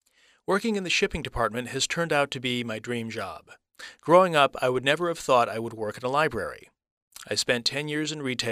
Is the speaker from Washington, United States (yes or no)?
yes; Seattle, Washington, United States; I grew up and live in West Seattle.